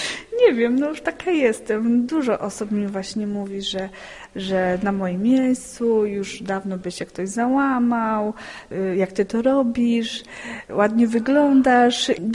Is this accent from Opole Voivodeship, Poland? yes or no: yes; Sławice, Opole Voivodeship, Poland; now in Ochodze, Poland; Także ja pochodzę ze Sławic. Teraz mieszkam w Ochodzach, to są małe miejscowości pod Opolem